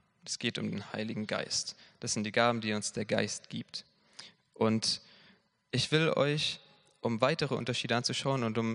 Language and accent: German; Baden-Württemberg, Germany; now in Mainz, Germany; ich komme ursprünglich aus Baden-Württemberg und bin dann hier fürs Studium nach Mainz gezogen. Und ich wohne jetzt inzwischen im Spenerhaus